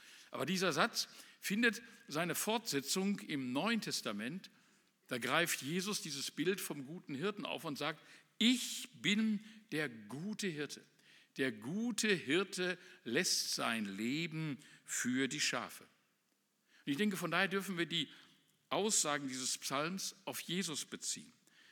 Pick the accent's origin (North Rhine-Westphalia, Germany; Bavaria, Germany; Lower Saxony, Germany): North Rhine-Westphalia, Germany; Ich bin im Ruhrgebiet aufgewachsen, da gab es viele Taubenzuchtvereine, so in den Bergmannsiedlungen